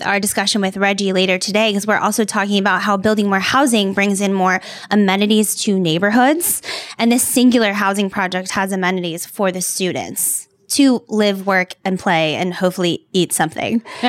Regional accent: Louisville, Kentucky, United States; now in Cincinnati, United States; I do feel like now I've lived here my whole life, which isn't true. I'm from Louisville, everyone.

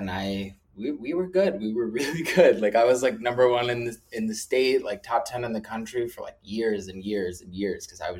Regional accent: Arizona, United States; It was like the first time I had ever been to New York from, you know, because I'm from Arizona and stuff.

